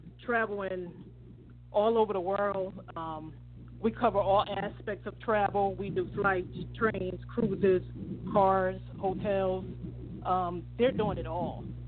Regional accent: Newark, New Jersey, United States; now in Atlanta, United States; I'm from Newark, New Jersey.

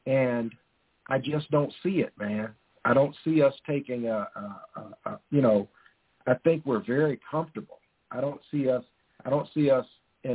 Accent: Midwest, United States; I don't care whether I'm from the Midwest, but I live in South Florida.

